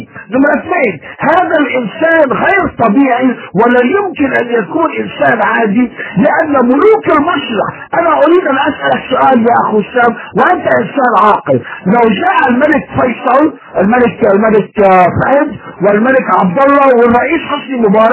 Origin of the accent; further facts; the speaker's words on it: Lebanon; accent: Lebanese; لما بتكلم انا باللغة اللبنانية بتستنتج انت، انا مش ضروري انا قلت يا اخ وسام انا ذكر من لبنان. انت تستنتج هذا الكلام من كلامي، من لهجتي، ومن تعبيري على النت.